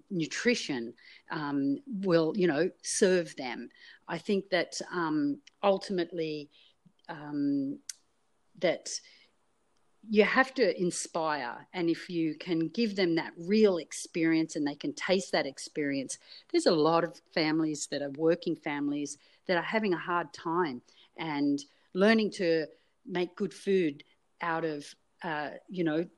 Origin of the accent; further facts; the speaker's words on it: Australia; now in Canada; Well, I think I'll steer this one towards my Australian roots. Being an Aussie, I love the sound of the surf.